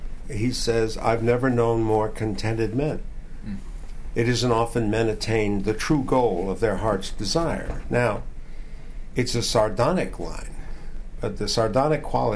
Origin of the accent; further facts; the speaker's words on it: United States; I'm an American like everybody else.